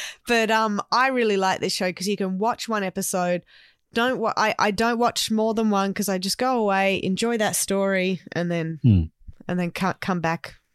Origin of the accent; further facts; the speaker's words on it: Australia; But, you know, I'm from Australia. I don't know. He sounded Irish.